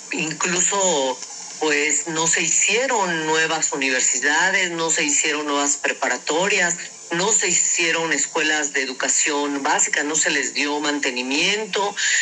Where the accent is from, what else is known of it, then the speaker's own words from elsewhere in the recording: Mexico; siendo mexicanas y mexicanos